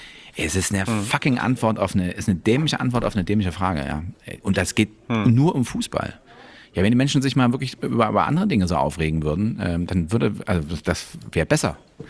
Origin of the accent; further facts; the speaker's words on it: Berlin, Germany; now in Munich, Germany; ich komme aus Berlin, bin aber nach München gezogen